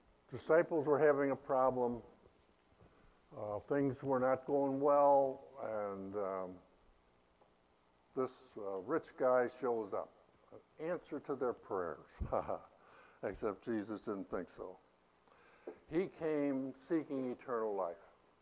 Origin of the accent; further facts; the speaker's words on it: New York, United States; And we were talking, and I was from New York, and I think he was from the South somewhere.